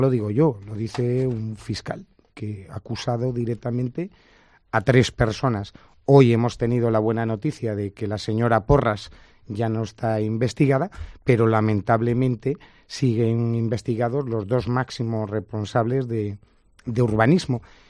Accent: Málaga, Andalusia, Spain; como malagueño

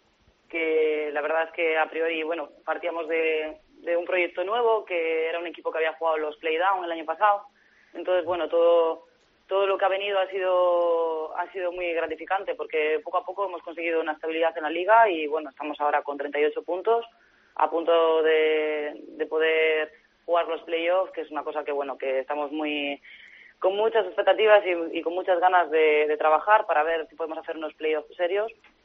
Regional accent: Spain; al principio era un poco la gracia, ¿no?, de que éramos muchas españolas

